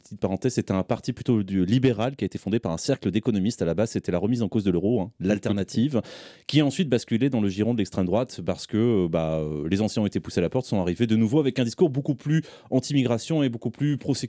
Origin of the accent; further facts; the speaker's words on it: Belgium; chez nous en Belgique